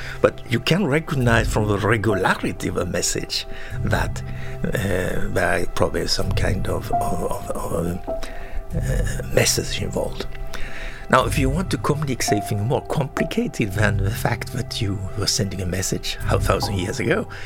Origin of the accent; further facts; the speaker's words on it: Sweden; I'm a semiotician from Sweden.